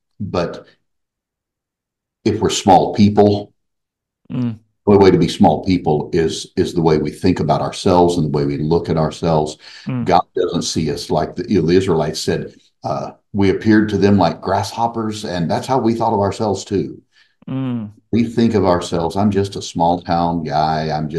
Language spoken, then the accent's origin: English; Arkansas, United States; I'm originally from Arkansas and grew up in a county called Izzard County.